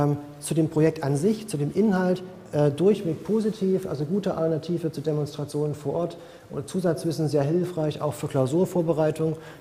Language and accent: German; Saxony, Germany; Vielleicht hört man es auch so ein bisschen, ich komme aus Sachsen